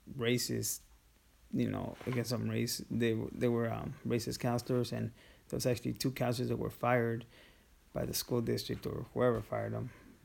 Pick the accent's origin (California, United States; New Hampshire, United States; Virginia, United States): California, United States; Chula Vista; Well, I grew up in Chula Vista, off of Telegraph Canyon. I still remember that house.